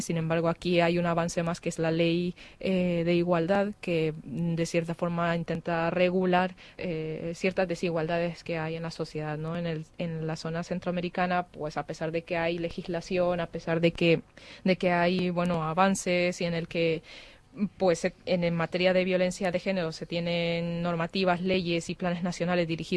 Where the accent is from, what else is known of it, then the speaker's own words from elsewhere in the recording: El Salvador; now in Madrid, Spain; soy salvadoreña y puedo hablar un poquito de mi trabajo y de lo que yo estaba haciendo en El Salvador